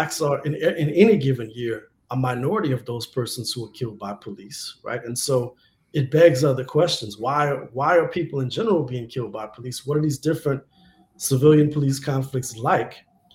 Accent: Louisiana, United States; but people in my home state of Louisiana are still being arrested for cannabis possession and distribution.

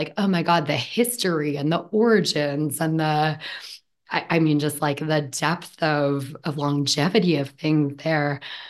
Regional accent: United States; I'm an American and I'm so thankful for that.

